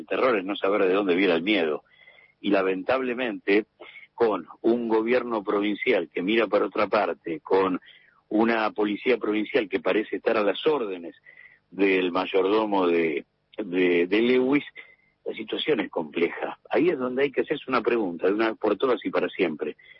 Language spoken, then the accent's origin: Spanish; Argentina; es el lugar que tenemos como argentinos.